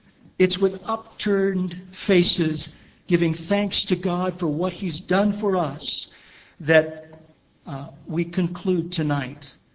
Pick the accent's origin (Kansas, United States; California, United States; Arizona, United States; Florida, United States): Kansas, United States; Quinter; I grew up in Quinter, Kansas. Some of you know about Quinter. It's a great metropolis in northwest Kansas.